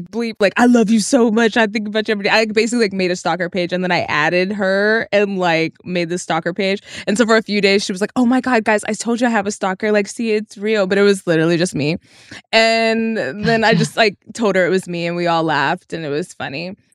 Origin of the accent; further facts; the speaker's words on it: Texas, United States; And I'm from Texas.